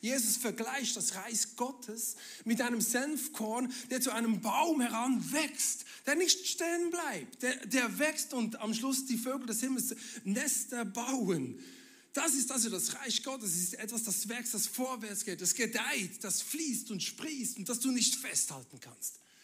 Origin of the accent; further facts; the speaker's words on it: Bern, Switzerland; now in Schaffhausen, Switzerland; bin eigentlich aus Bern und jetzt in Schaffhausen, Pastor vom ICF Schaffhausen seit 10 Jahren.